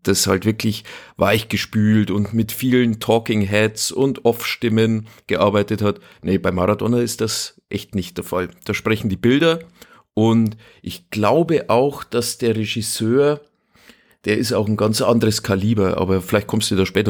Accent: Munich, Bavaria, Germany; Ja, ich als Münchner weiß das ja aus erster Hand sozusagen

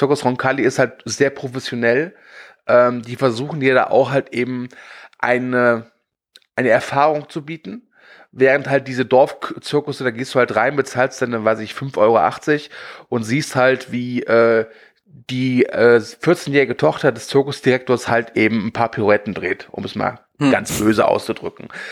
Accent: Cologne, North Rhine-Westphalia, Germany; Ich komme aus dem Kölner Raum.

